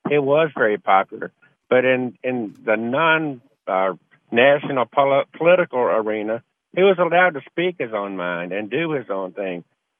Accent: Nashville, Tennessee, United States; So I'm a born and raised in Nashville, downtown Nashville kid, actually.

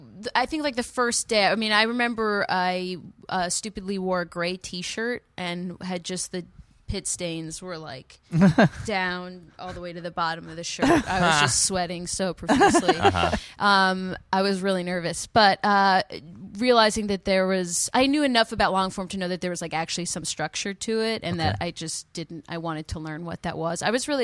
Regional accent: Montclair, New Jersey, United States; Yeah, here, because I grew up in Montclair, New Jersey, which is like

